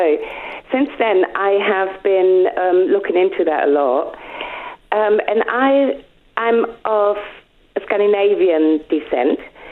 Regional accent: Germany; English is a second language; I've got a Danish dad and a German mom, and I grew up in Germany.

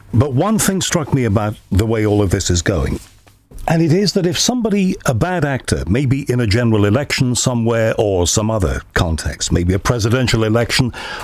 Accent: Liverpool, North West England, United Kingdom; born there; I wasn't born in Manchester, I was born in Liverpool.

